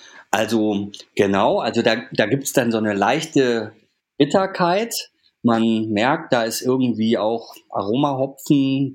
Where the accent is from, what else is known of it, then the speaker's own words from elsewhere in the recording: North Rhine-Westphalia, Germany; wenn man jetzt im Ruhrgebiet wohnt, wo ich ja lange gelebt habe und auch meine Heimat ist